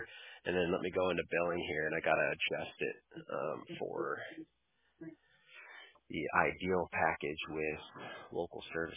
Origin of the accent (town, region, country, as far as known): California, United States